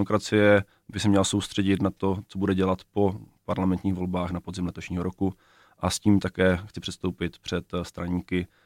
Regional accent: Plzeň Region, Czechia; now in Prague, Czechia; A já sice jsem člověk, který žije v Praze, ale také z Prahy nepocházím. Já jsem původem z Plzeňska a rád se do svého rodného kraje vracím a znám problémy kraje.

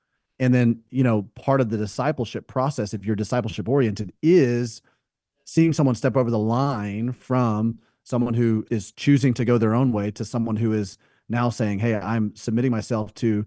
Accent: Birmingham, Alabama, United States; So in the South, I grew up in the South, Birmingham, Alabama. And in the South, they would do these like alternatives to haunted houses during Halloween.

